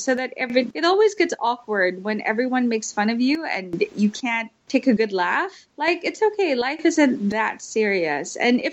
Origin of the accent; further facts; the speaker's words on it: Philippines; I'm from the Philippines, and I'm a TV and event host or presenter.